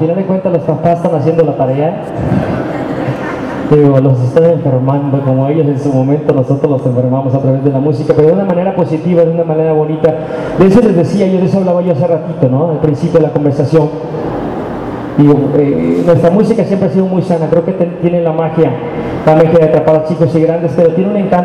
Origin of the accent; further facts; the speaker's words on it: Mexico; Repito, desgraciadamente todos estamos expuestos como mexicanos en este maravilloso país.